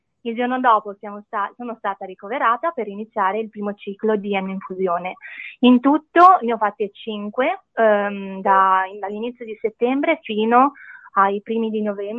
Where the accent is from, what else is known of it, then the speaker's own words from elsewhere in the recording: Genoa, Liguria, Italy; sono di Genova e vi racconto la mia esperienza